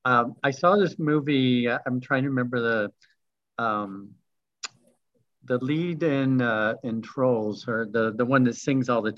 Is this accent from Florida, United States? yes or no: no; Missouri, United States; No, I grew up in Missouri, so Southern Missouri.